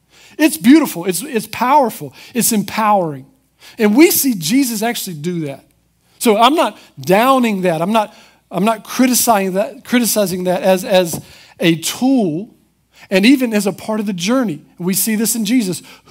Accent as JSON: {"language": "English", "country": "United States", "said": "I mean, I'm an American, right?"}